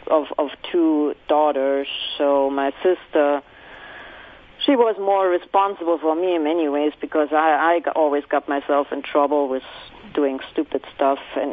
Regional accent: Germany; English is a second language; moved away as an adult; now in United States; I'm not from the United States. I'm actually from Germany.

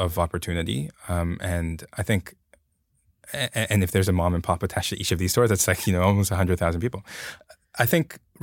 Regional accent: Hong Kong; now in United States; Yeah, I grew up in Hong Kong, and I came here to the U.S.

